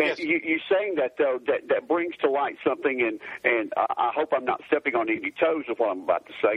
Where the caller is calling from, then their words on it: Jasper, Alabama, United States; I'm calling from Jasper, Alabama.